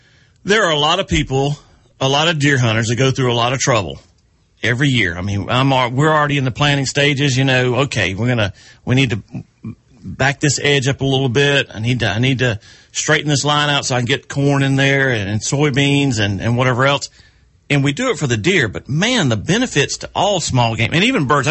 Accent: South Carolina, United States; But as a kid growing up in South Carolina, meadowlarks, they were everywhere.

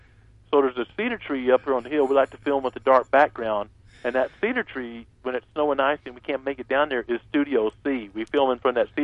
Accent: Missouri, United States; This is our hillbilly. I'm from the Ozark Mountains of Missouri right now, and I moved back home, of course.

